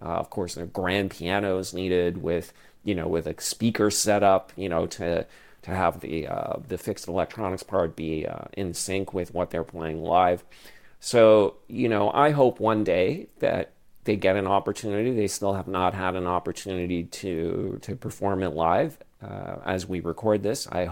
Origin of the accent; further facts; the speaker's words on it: Ottawa, Ontario, Canada; when I was growing up in Ottawa, I had my traditional piano lessons